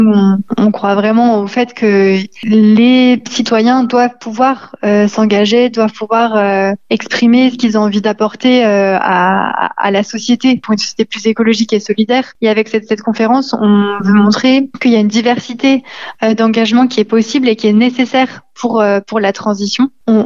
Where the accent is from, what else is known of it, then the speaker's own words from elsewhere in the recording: Lyon, Auvergne-Rhône-Alpes, France; sur lesquelles, en tant que Lyonnais, on est appelé à se mobiliser aussi.